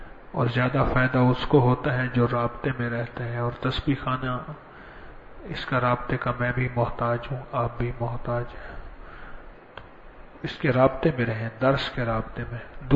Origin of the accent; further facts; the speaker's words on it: Karachi, Sindh, Pakistan; میں کراچی سے آیا ہوں.